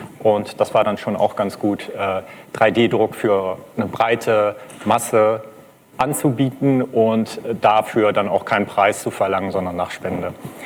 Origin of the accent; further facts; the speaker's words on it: Lower Saxony, Germany; In Niedersachsen haben wir Kommunalwahl, wo ich herkomme.